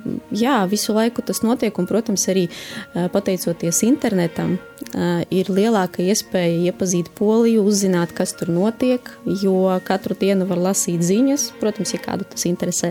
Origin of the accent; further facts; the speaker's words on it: Daugavpils, Latgale, Latvia; Un jau kopš bērnības es augu trīsvalodīgā vidē, jo es uzaugu Daugavpilī, mājās man bija poļu un latviešu valodas, un visapkārt arī bija krievu valoda.